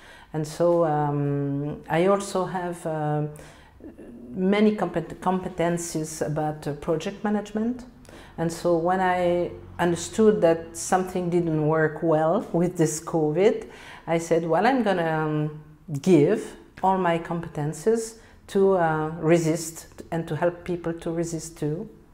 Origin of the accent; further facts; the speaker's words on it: Belgium; moved away as an adult; So I'm Belgian. I come from Belgium. I came here about 3 years ago.